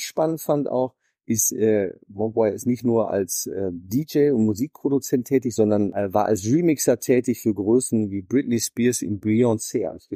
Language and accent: German; Münster, North Rhine-Westphalia, Germany; in meiner Heimatstadt in Münster